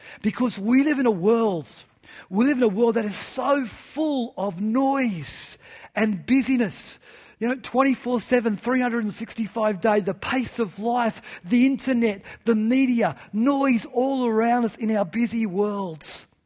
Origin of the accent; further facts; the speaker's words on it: Newcastle, New South Wales, Australia; now in Melbourne, Australia; I grew up in Newcastle on the coast, 10 minutes from the beach, and I just love to go to the water. When we first moved to Melbourne, it was kind of hot